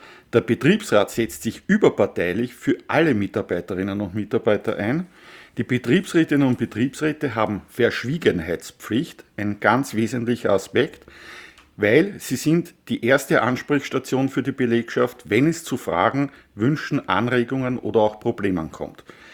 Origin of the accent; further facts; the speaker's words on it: Vienna, Austria; Als Wiener ist man Wiener-Anhänger